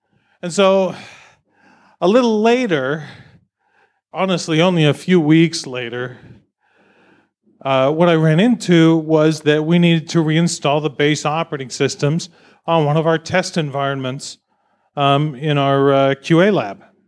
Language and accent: English; United States; Again, I'm from the United States, where, you know, things are kind of crazy over there right now.